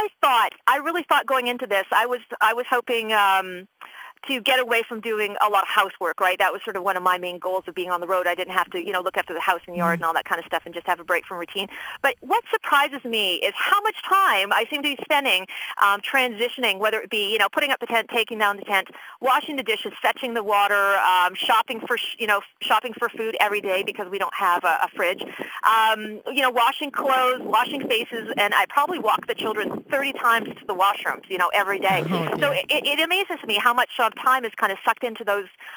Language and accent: English; Vancouver, British Columbia, Canada; because, of course, I'm from Vancouver, so I'm going to phone a few friends